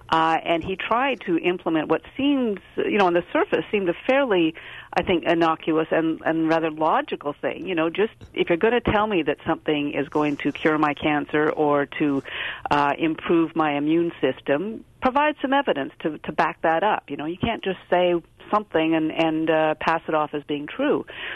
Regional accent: Canada; let me say I'm Canadian

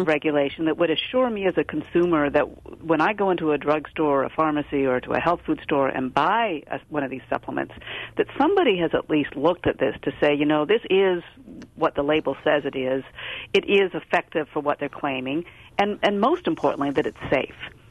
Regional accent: Canada; let me say I'm Canadian

